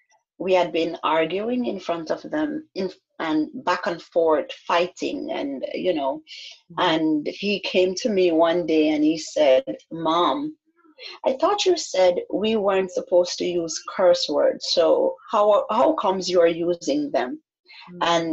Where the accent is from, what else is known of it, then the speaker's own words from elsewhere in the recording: Jamaica; So a few years ago, I was living in Jamaica. I was born and raised in Jamaica.